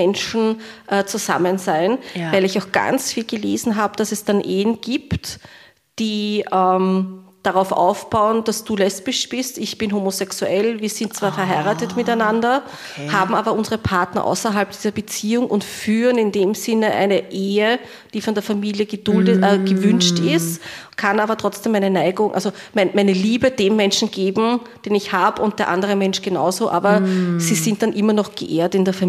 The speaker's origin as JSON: {"language": "German", "country": "Austria", "said": "was bei uns in Österreich schon möglich ist."}